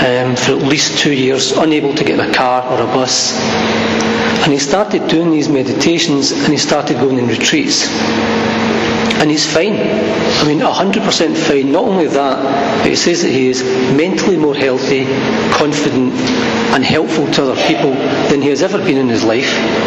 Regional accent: Hamilton, Scotland, United Kingdom; And I'm from Hamilton, so this is a deprived part of Scotland we're talking about.

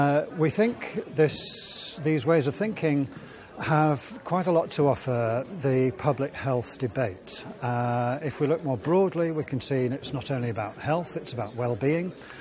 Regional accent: England, United Kingdom; probably notice quite quickly I'm not a Scotsman. Sorry about that. I am from the north of England, so maybe that's like halfway there or here.

